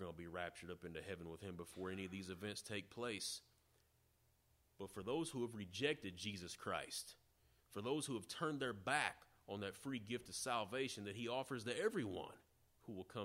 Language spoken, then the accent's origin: English; Peoria, Illinois, United States; When I was a kid, growing up in Peoria back in the 70s, the city had a population of a little over 124,000 people.